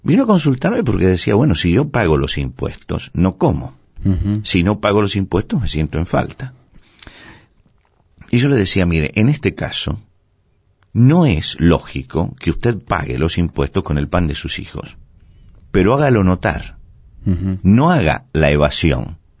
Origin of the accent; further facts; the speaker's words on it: Argentina; yo recuerdo algunas situaciones de hiperinflación en mi país, la Argentina